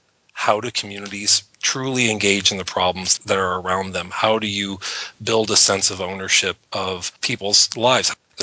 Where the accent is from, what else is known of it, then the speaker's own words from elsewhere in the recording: Los Angeles, California, United States; I grew up in Los Angeles, and we moved to Los Angeles in 1977 or 78. And I remember very distinctly coming over the mountains from the desert by car into the soup.